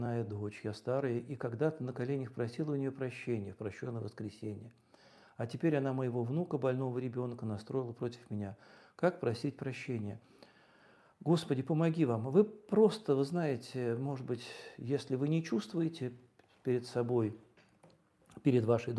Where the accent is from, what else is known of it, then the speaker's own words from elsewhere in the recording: Moscow, Russia; Вы знаете, я не очень хорошо знаю город Петербург, я москвич.